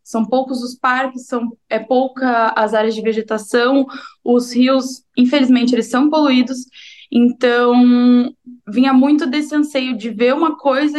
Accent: São Paulo, Brazil; now in Portugal; Então, eu sou de São Paulo, capital da Zona Norte de São Paulo, cresci lá a minha vida toda.

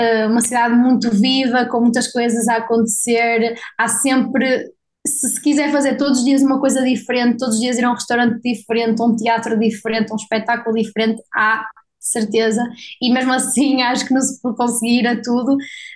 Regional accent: Portugal; now in Spain; Sempre que eu digo que sou de Portugal, toda a gente me diz: ah, adoro Portugal

